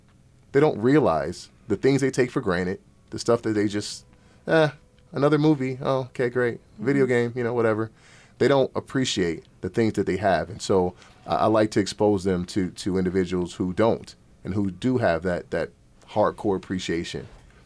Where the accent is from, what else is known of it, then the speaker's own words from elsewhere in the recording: Rochester, United States; And I love to see them get a chance to be around students from my hometown. Mm-hmm. Come on, we're Rochester, man.